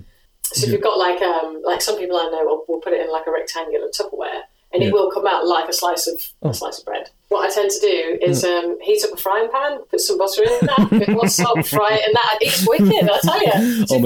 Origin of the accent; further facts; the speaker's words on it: Coventry, West Midlands, United Kingdom; also born or lived in New Zealand; even though I am from Coventry, I moved to New Zealand for about 5 years.